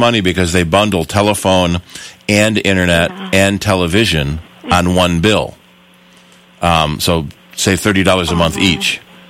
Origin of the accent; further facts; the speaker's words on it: Churchville, New York, United States; So I grew up in Churchville and went to school in North Chilliwack.